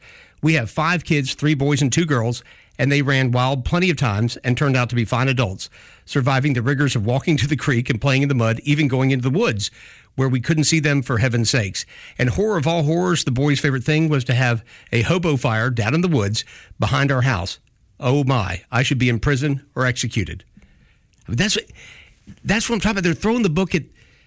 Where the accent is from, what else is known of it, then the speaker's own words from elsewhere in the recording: Jackson, Alabama, United States; Of course, I grew up in Jackson, Alabama, and things were different.